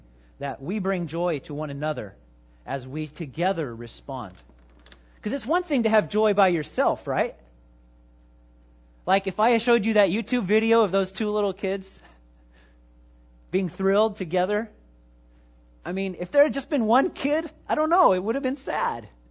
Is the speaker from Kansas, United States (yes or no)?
yes; Kansas, United States; Now, I'm from Kansas, and this illustration kind of hurt me because he was talking about driving across Kansas and being bored.